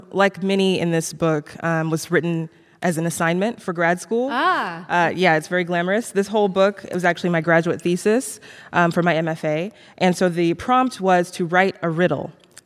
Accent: the South, United States; Growing up in the South, a lot of us who grew up here, we have a love-hate relationship, and I hated it when I was a kid.

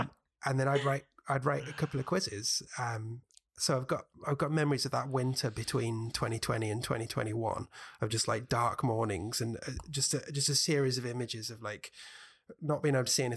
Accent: United Kingdom; accent: British; over here being the UK for anyone who hasn't worked out what my accent is.

